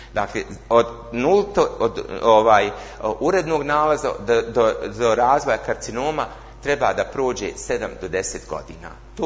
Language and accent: Bosnian; Bosnia & Herzegovina; kažete dolazim iz Bosne i Hercegovine